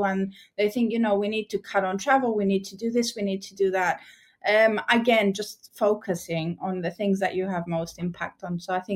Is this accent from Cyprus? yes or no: yes; Cyprus; and I'm from Cyprus originally.